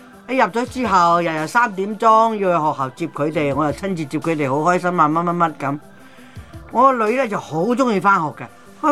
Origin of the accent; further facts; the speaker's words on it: Taiwan; 因為我哋細個喺台灣咧